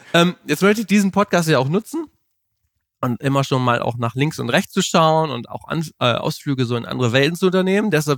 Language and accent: German; Melle, Lower Saxony, Germany; Ich sitze heute in einer Kinderspielarena im Osnabrücker Umland, genauer gesagt in meiner Heimatstadt Melle.